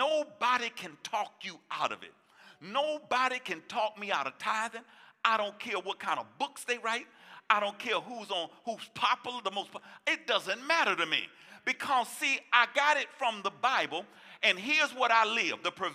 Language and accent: English; Brooklyn, New York, United States; I grew up in the inner city of Brooklyn, New York, okay? I grew up in Bed-Stuy.